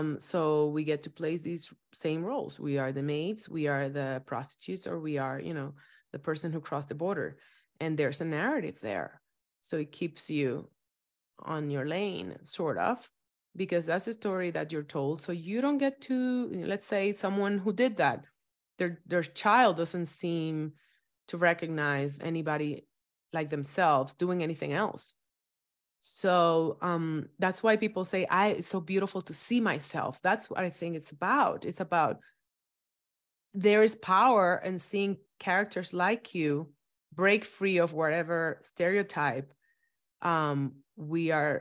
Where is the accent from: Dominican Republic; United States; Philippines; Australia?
Dominican Republic; Well, I was raised in Dominican Republic, so for me it was a little bit different